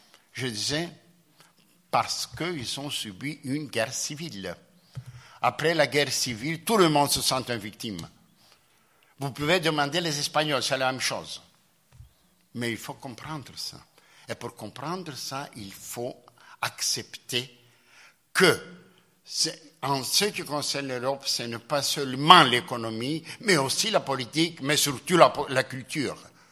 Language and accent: French; Istanbul, Turkey; moved away as an adult; now in Athens, Greece; Moi, je ne suis pas un Athénien au sens strict parce que je suis né à Istanbul. J'ai fait mes études secondaires à Istanbul. J'ai quitté la ville quand j'avais 23 ans et je suis allé à Vienne. Et je suis venu à Athènes en 1964. Alors, je suis un émigré à Athènes.